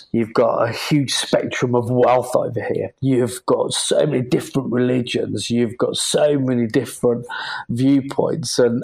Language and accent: English; United Kingdom; now in Dubai, United Arab Emirates; because I'm British, and B, because I'm based in the UAE